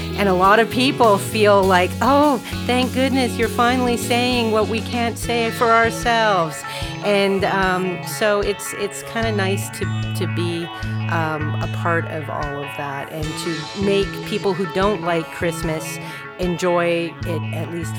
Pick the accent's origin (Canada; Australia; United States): Canada; born there; I'm Canadian. I was born in Canada. My family's originally from the States. But it comes in handy being a Canadian.